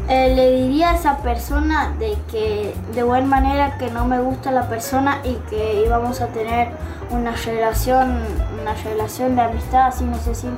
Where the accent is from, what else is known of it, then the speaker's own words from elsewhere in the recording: Loreto, Santiago del Estero, Argentina; y soy de Loreto, Santiago del Estero.